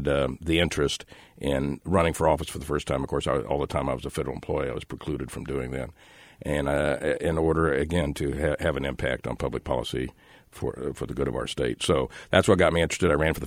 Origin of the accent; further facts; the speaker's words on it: Overland Park, Kansas, United States; I was born and raised in Overland Park. Born in 1948, so go back quite a ways there.